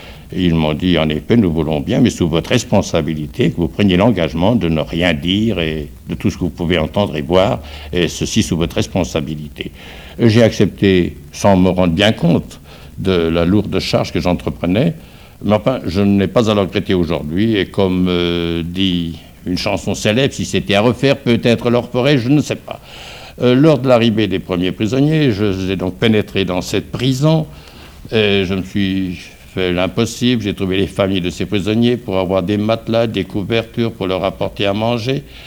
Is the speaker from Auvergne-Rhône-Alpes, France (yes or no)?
yes; Auvergne-Rhône-Alpes, France; je suis revenu dans mon pays d'origine qui est la Savoie.